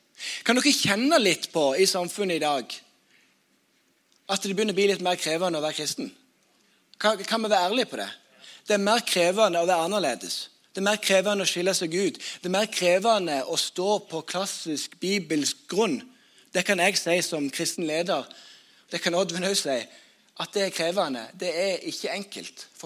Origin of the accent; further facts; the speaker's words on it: Sokndal, Rogaland, Norway; Og når jeg vokste opp, så var det vekkelse.